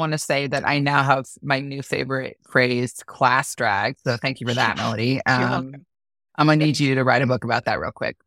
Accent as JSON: {"language": "English", "region": "the South", "country": "United States", "said": "I'm from the South, so AFAB people in the South are highly socialized to be attuned to the needs of others"}